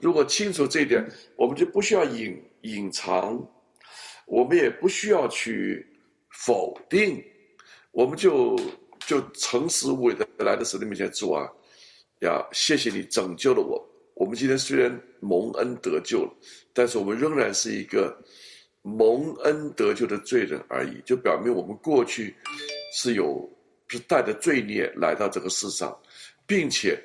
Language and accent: Chinese; Guangzhou, Guangdong, China; 我记得我小的时候啊，我在广州长大